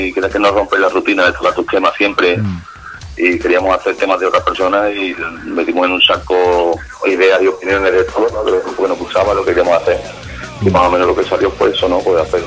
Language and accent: Spanish; Seville, Andalusia, Spain; venimos todos de un barrio de la zona norte de Sevilla, aunque algunos han nacido fuera.